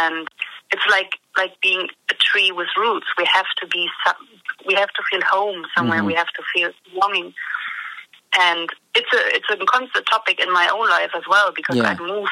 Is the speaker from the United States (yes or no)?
no; Germany; English is a second language; moved away as an adult; now in London, United Kingdom; As you probably can hear, I'm from Germany. And I am a photographer. I'm living in London since about 5 years.